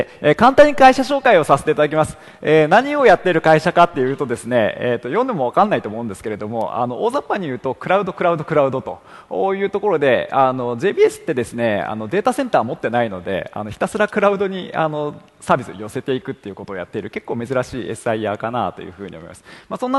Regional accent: Sapporo, Hokkaido, Japan; also born or lived in Gifu; 岐阜県生まれの札幌育ちですね。

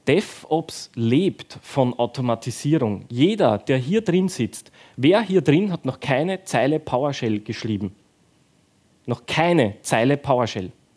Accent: Austria; Also auch ich komme aus Österreich

